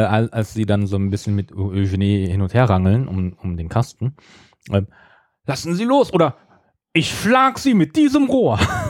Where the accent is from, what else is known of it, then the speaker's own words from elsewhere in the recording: West Germany, Germany; Also hier zumindest da, wo ich groß geworden bin, hier in Westdeutschland.